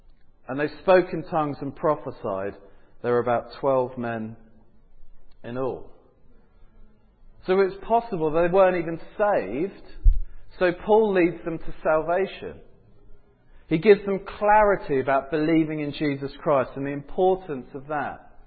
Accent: England, United Kingdom; I'm English. That's the reality. I can't help it. I'm English.

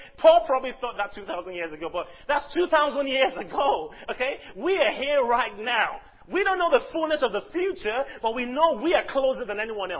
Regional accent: Liberia; born there; My dad is Nigerian, my mom is from Ghana, and I was born in Liberia.

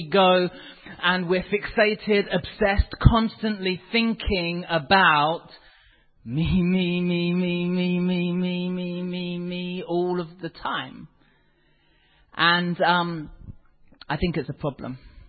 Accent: South West England, United Kingdom; born there; moved away; I'm obviously not from here originally. I was born down in Cornwall

